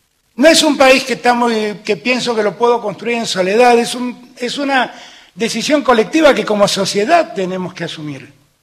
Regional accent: Argentina; es una cosa que hicimos todos como argentinos

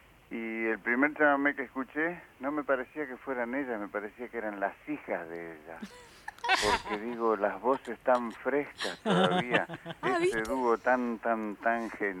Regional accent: Entre Ríos, Argentina; Buenas tardes … de San Miguel. No soy correntino, soy entrerriano

